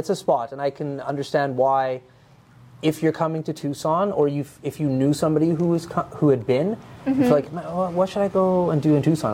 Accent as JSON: {"language": "English", "town": "Fort McMurray", "region": "Alberta", "country": "Canada", "said": "And we're from Fort Mac. This is the Mac City Morning Show."}